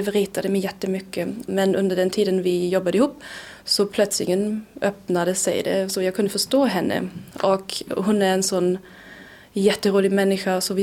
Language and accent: Swedish; Germany; Swedish is a second language; now in Sweden; Och jag kommer från Tyskland och när jag började jobba